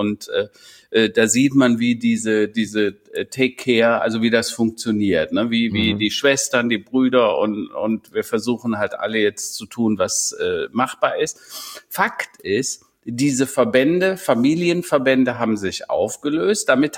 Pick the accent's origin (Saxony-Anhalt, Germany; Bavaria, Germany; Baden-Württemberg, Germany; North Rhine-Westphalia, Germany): North Rhine-Westphalia, Germany; Strieven; ich komme ja nicht hier aus Hennef, sondern aus Strieven, so ein 200-Seelen-Dorf tatsächlich, extrem behütet